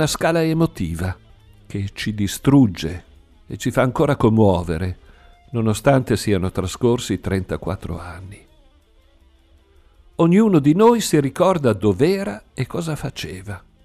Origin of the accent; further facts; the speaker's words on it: Bologna, Emilia-Romagna, Italy; Per me, che sono bolognese, no. Noi, a Bologna, abbiamo il nostro agosto nero.